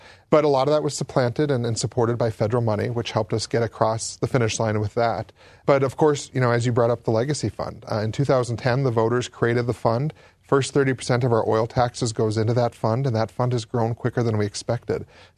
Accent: Minot, North Dakota, United States; now in Fargo, United States; I grew up in Minot, but have called Fargo home for the last 21 years, started here at college

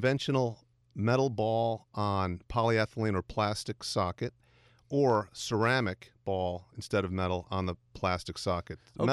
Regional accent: Pittsfield, Massachusetts, United States; Oh, my God. I actually did. I can't believe it.

